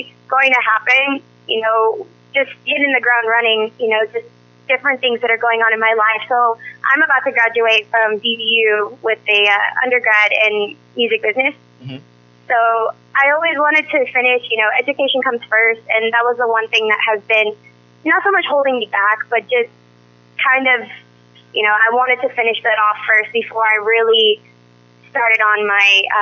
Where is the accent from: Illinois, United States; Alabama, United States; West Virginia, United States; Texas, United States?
Texas, United States; Grand Prairie; I'm from Grand Prairie, Texas. So that's my hometown. That's what I represent.